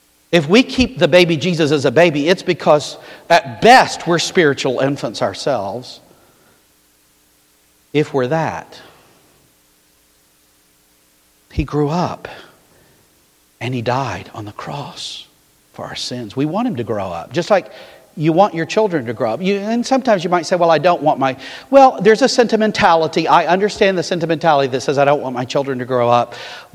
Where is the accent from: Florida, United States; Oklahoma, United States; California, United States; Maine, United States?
Maine, United States; Literally, I'm a Mainer. I'm from Maine.